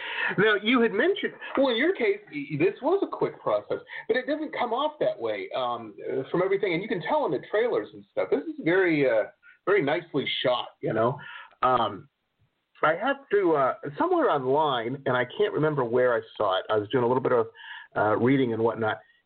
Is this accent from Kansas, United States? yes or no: no; Detroit, Michigan, United States; also born or lived in California; I grew up in Detroit, and actually started out in the suburbs of Detroit, and when I moved out of the city, and then went to college and California